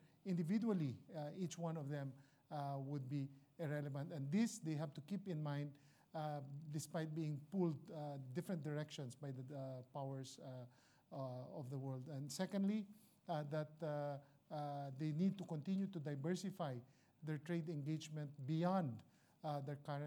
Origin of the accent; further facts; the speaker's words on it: Philippines; in my home country, I'm glad that the current administration is continuing to reform